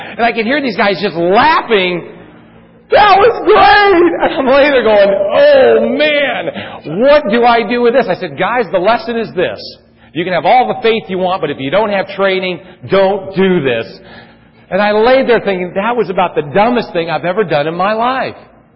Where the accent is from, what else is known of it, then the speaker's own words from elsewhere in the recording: California, United States; growing up in California, I had a skateboard as a kid.